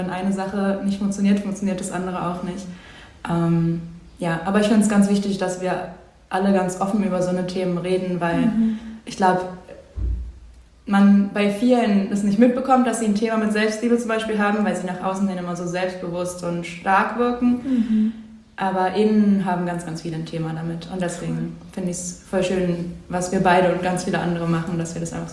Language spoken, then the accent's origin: German; Berlin, Germany; ich komme hier aus Berlin.